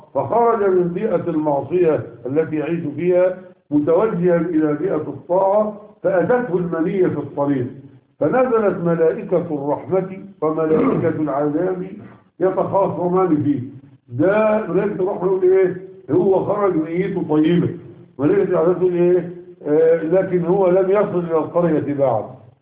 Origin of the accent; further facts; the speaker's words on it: Egypt; ولذلك تجد ان كثيرا عندنا في مصر رجالا ونساء يحلفون بغير الله